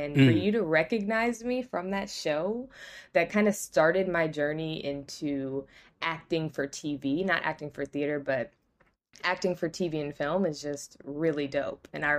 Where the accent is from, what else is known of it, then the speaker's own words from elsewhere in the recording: Cincinnati, Ohio, United States; moved away as an adult; also born or lived in Washington, D.C. / Chicago / Los Angeles / Atlanta; born and raised in Cincinnati, Ohio, the nasty natty.